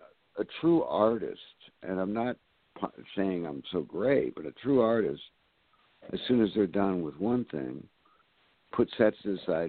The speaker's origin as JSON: {"language": "English", "town": "Boston", "region": "Massachusetts", "country": "United States", "tie": "born there", "also_born_or_lived": "Phoenix", "said": "Prior to that, I was born in the Boston area."}